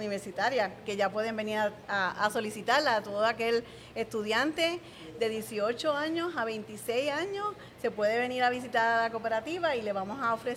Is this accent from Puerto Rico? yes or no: yes; Cabo Rojo, Puerto Rico; Yo soy de Cabo Rojo.